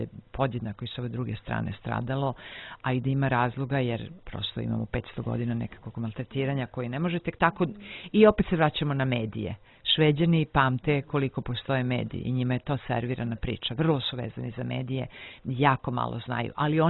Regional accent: Belgrade, Serbia; Ja rekao, ja sam iz Beograda, moji su iz Crne Gore.

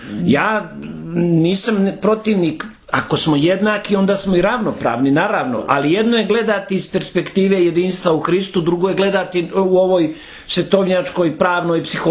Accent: Montenegro; bivalo je kod nas u Crnoj Gori i kasnije i kamenovanje

